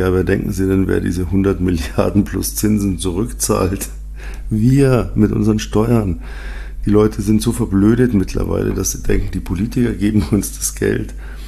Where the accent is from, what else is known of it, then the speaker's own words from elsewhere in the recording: Munich, Bavaria, Germany; als Münchner wusste man halt, wie man ja, A, Winterreifen hat